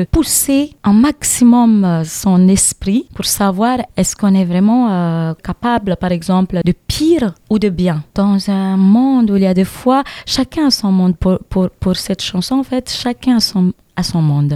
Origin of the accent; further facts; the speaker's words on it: Nîmes, Occitanie, France; Pourquoi pas chanter chez moi à Nîmes.